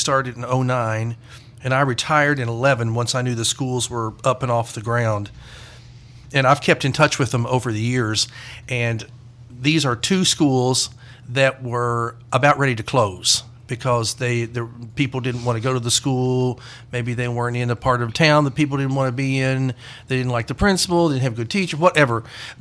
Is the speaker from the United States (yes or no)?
yes; Mount Sterling, Kentucky, United States; But anyway, I was born outside of Mount Sterling, Kentucky, which is about 30 miles east of Lexington, Kentucky. Raised on a farm, milked a cow, baled hay, chopped tobacco.